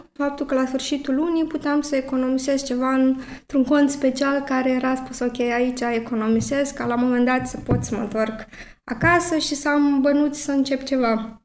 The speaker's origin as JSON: {"language": "Romanian", "country": "Romania", "also_born_or_lived": "Germany", "said": "nu neapărat ca și român, dacă ești străin, cum zic eu, Ausländer, deja ai un punct în minus"}